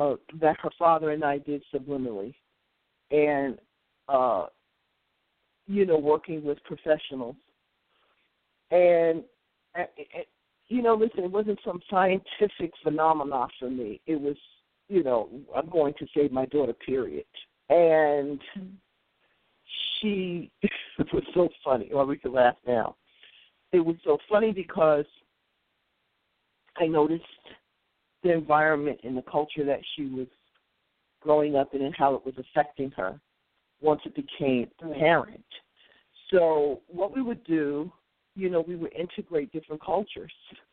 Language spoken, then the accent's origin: English; United States; growing up in America as a Muslim